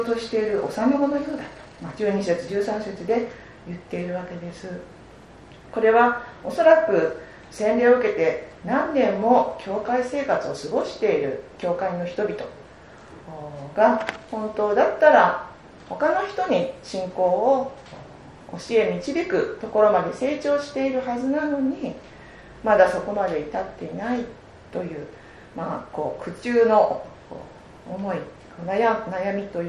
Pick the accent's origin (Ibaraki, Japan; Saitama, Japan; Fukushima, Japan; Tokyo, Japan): Saitama, Japan; 埼玉育ちで海なし県ですから、海っていうのはなんかすごくハードルが高いんですね。